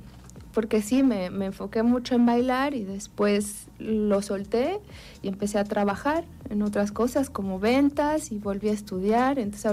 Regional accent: Cuernavaca, Morelos, Mexico; born there; now in Jojutla, Mexico; Sí, sí. Yo nací en Cuernavaca, pero mi mamá es de aquí de Jojutla y mi papá era de Zacatepec.

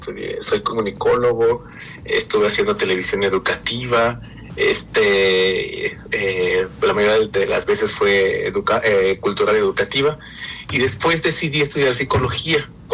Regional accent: Puente de Ixtla, Morelos, Mexico; De Puente de Ixtle.

